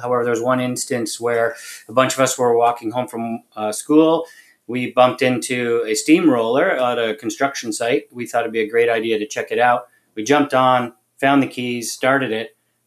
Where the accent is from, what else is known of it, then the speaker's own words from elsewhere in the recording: Toronto, Ontario, Canada; moved away as an adult; also born or lived in Cape Breton; now in Ottawa, Canada; I was born in Cape Breton, Nova Scotia, and then I moved to Toronto when I was about 1 year old. And in Toronto, I grew up there till about 27, when I ultimately moved to Ottawa.